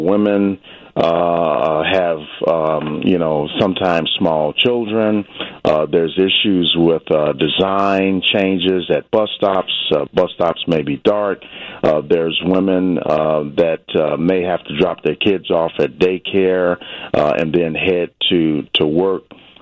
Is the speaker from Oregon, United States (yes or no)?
no; Chicago, Illinois, United States; it made me a little homesick. I'm from Chicago.